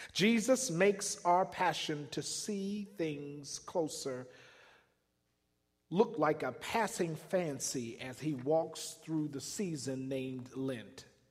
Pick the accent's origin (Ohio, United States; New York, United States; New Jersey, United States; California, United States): Ohio, United States; Cleveland; I'm from Cleveland. You know it is soda.